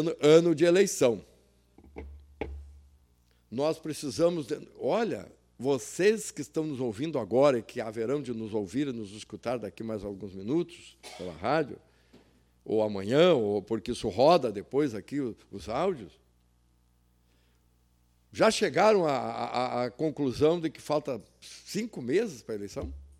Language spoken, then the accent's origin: Portuguese; Rio Grande do Sul, Brazil; já que nós somos gaúchos, né?